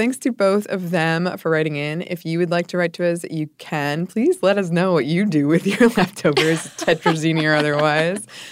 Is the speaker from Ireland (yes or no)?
yes; Ireland; also born or lived in Belgium; While I've lived in Ireland since I was 4 years old, I'm not Irish, but Belgian.